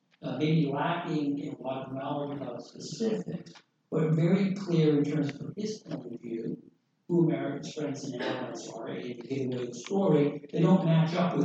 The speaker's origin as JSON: {"language": "English", "region": "New England", "country": "United States", "said": "Likewise, I'm from New England, and I grew up eating lobster, one of the people that hurt by Trump on the trade front in Maine lobster."}